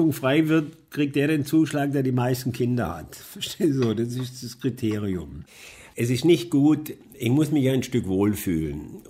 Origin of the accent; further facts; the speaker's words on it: Swabia, Germany; Also dann habe ich als echter Schwabe gedacht